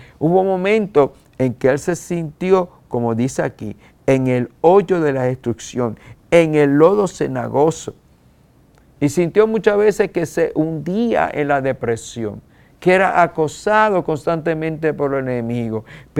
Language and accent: Spanish; Isabela, Puerto Rico; yo soy tan puertorriqueño como tú, nacido en Isabela, Puerto Rico, cuando uno nacía en el pueblo donde uno también se criaba